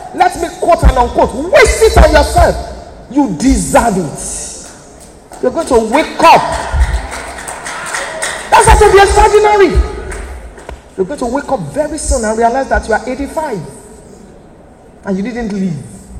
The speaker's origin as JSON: {"language": "English", "town": "Ibadan", "region": "Oyo", "country": "Nigeria", "said": "I was born in Ibadan. I'm an Ibadan girl."}